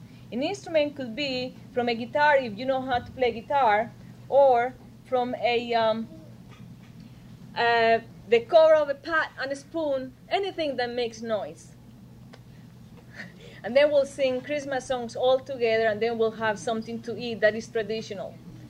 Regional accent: Medellin, Antioquia, Colombia; In Medellin, a big city.

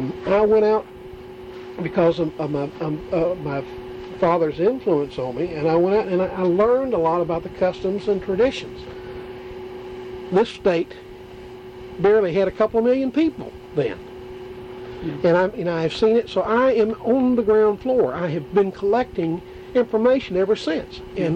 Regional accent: Southern United States, United States; accent: Southern; I speak Southern and I am a Southerner.

